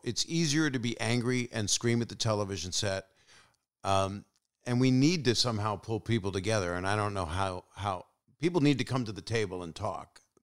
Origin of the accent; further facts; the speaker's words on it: Norfolk, Virginia, United States; I had so much stuff about how I was raised in Norfolk, Virginia, and how much racism I had to face as a Jewish kid.